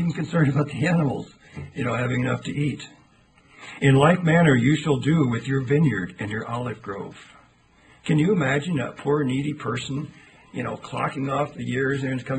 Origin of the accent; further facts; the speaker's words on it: Scotland, United Kingdom; So being the Scotsman I am, that appealed to me a lot